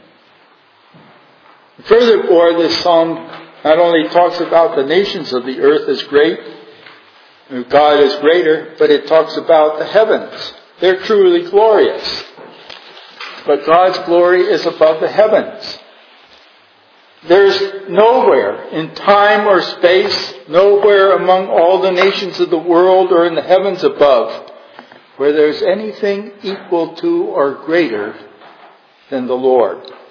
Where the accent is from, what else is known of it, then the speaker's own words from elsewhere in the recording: Eritrea; growing up in Eritrea, and realizing that when it got dark in Eritrea